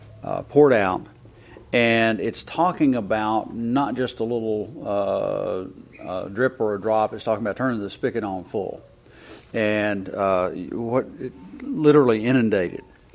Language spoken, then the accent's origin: English; Tennessee, United States; I grew up in East Tennessee, and the Tennessee Valley Authority flooded a valley to make South Holston Lake, and it's backed up by the South Holston Dam.